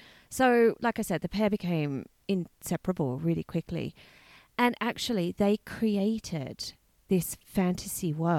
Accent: Australia; No, I'm from Australia.

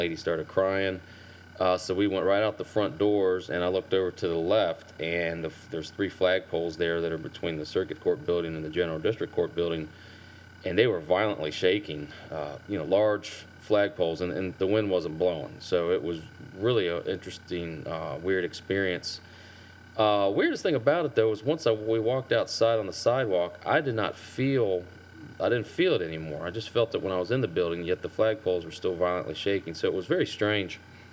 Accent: San Leandro, California, United States; born there; I was born in San Leandro, California, which, there's earthquakes out there.

